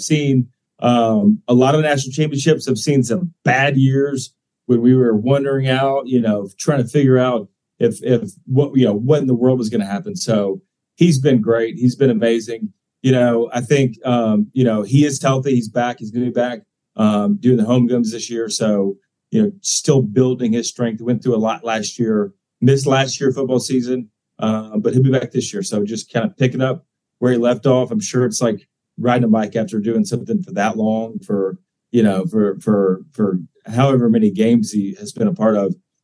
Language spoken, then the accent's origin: English; Alabama, United States; And look, like I said, I grew up in Alabama fam.